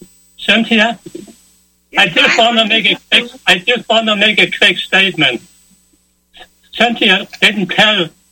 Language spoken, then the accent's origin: English; Denmark; born there; English is a second language; also born or lived in Germany; I was born in Denmark, and I started my apprenticeship over there at the tool and die maker.